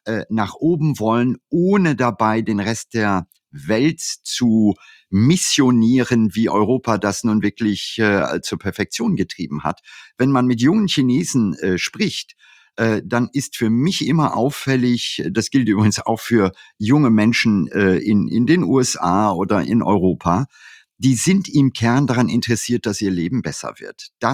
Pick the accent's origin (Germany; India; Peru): India; Ich habe meine Kindheit in Indien verlebt